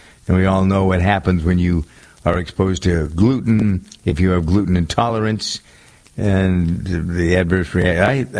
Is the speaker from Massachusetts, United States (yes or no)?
yes; Framingham, Massachusetts, United States; born or raised there